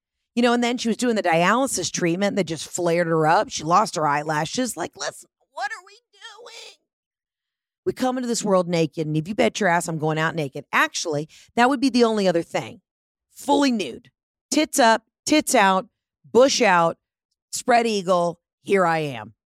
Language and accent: English; Georgia, United States; maybe a peach tree because I'm from Georgia.